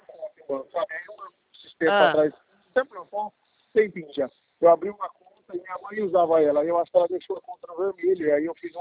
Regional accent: Valentim Gentil, São Paulo, Brazil; Eu sou de Valentim Gentil.

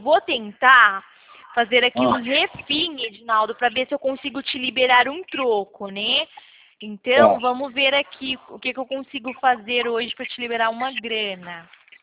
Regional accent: São Paulo, Brazil; Isso, eu sou assim, sou de São Paulo.

